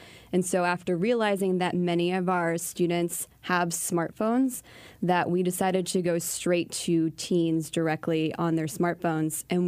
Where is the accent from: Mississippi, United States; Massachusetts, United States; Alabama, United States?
Massachusetts, United States; Westwood; So I am from outside of Boston, Massachusetts. I hail from Westwood, which is a suburb